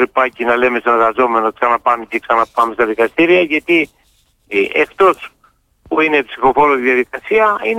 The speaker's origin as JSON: {"language": "Greek", "town": "Heraklion", "region": "Crete", "country": "Greece", "tie": "born or raised there", "said": "γιατί είμαστε Ηρακλειώτες, είμαστε γέννημα θέμα Ηρακλειώτες."}